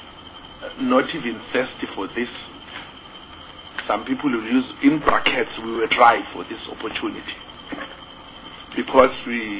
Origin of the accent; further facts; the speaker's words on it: Mpumalanga, South Africa; Originally, I'm from Mpumalanga. I'm representing Mpumalanga.